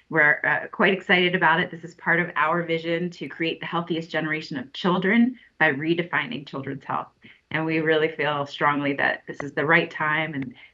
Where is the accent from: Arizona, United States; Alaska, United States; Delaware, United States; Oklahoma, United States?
Delaware, United States; Oh, I grew up in Delaware and I definitely know, in third grade civics, you're learning about the DuPont family, you're learning about their influence in the state